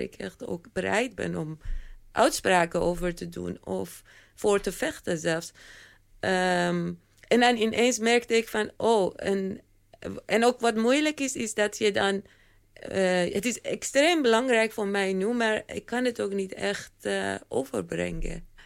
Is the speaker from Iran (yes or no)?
yes; Iran; het is nu heel duidelijk dat ik uit Iran kom.